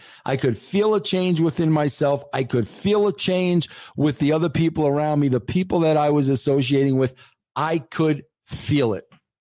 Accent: New York, United States; accent: New York; Floored. That's my New York accent. Floored.

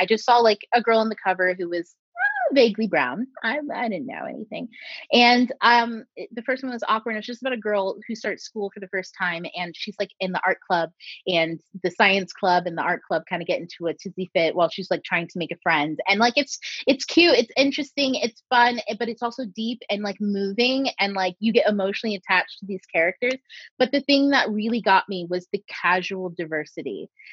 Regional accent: Orlando, Florida, United States; I grew up in Orlando, Florida, and I went to a school with so many different people.

